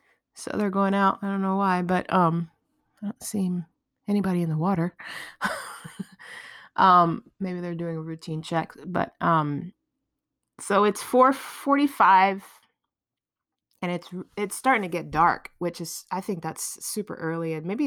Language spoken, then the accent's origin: English; Philadelphia, Pennsylvania, United States; And I grew up in Philadelphia.